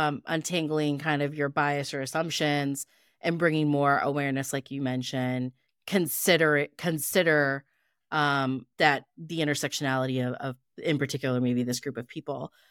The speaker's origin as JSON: {"language": "English", "country": "United States", "tie": "born there", "said": "I'm Pakistani, American born"}